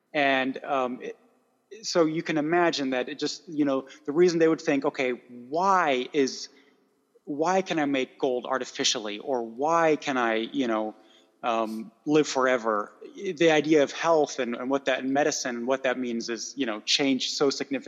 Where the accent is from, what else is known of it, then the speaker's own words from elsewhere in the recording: United States; accent: American; I flex my translation skills and my horrible American accent, and I do a German feed as well.